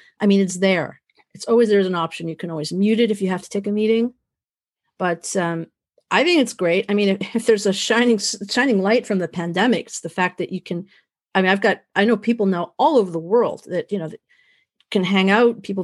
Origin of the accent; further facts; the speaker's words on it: Santa Monica, California, United States; You know, growing up in Santa Monica on the West Coast, that music was like the perfect historical touch, just the way the music was.